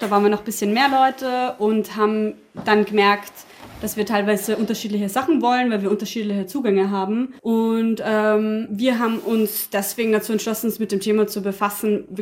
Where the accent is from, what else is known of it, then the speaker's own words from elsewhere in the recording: Salzburg, Austria; Ich bin in Salzburg aufgewachsen.